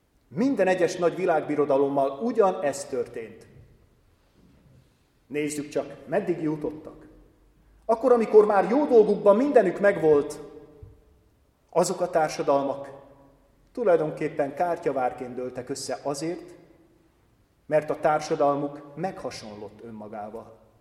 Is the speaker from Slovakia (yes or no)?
no; Transylvania, Romania; akár itt, akár Erdélyben, szülőhazámban